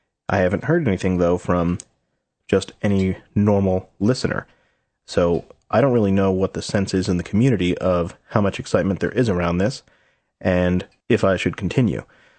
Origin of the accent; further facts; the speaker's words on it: New Jersey, United States; now in Pennsylvania, United States; I'm from New Jersey, and I live in Pennsylvania now, and I was over there yesterday visiting friends and family